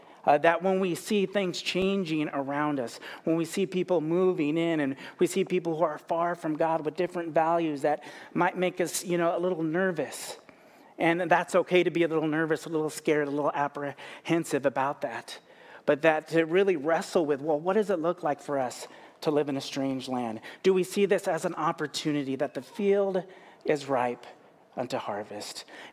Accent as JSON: {"language": "English", "town": "Los Angeles", "region": "California", "country": "United States", "tie": "born or raised there", "said": "As many of you know, I grew up in Los Angeles, and I remember as a kid growing up and living with my grandmother"}